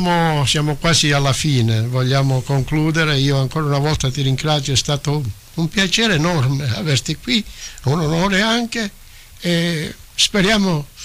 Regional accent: Calabria, Italy; E magari io sono calabrese proprio al 100%

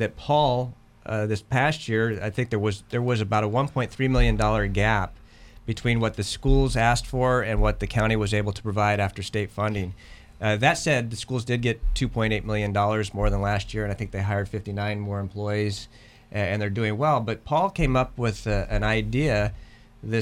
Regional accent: Iowa, United States; also born or lived in Washington; I grew up in Iowa, so I like the Kansas City Royals.

